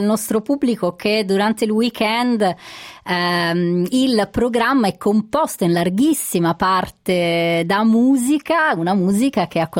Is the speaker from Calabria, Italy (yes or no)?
yes; Calabria, Italy; essendo io calabrese.